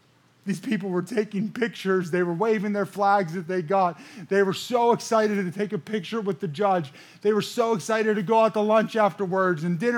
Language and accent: English; United States; Listen, I'm an American second. I live here, but I know where I'm going to live. I'm so blessed that I get to live in this country